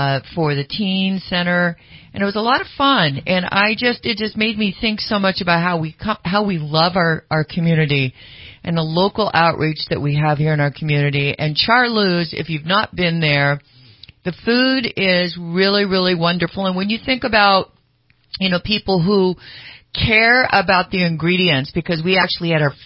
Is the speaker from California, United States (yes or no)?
yes; Pleasant Valley, California, United States; I grew up in Pleasant Valley area, which is outside of Pollock Pines, Diamond Springs, and a lot of, you know, manzanita, oak, river, creek beds